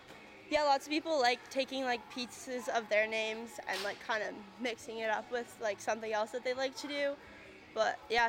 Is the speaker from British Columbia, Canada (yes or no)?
yes; Smithers, British Columbia, Canada; I'm from Smithers, born and raised, and I play with the BV Bruisers.